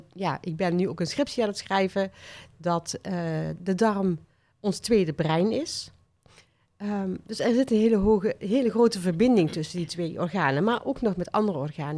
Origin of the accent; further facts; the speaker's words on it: Veghel, North Brabant, Netherlands; Ik kom uit Veghel. Ik heb een praktijk ook in Veghel. Al sinds pakweg 20 jaar.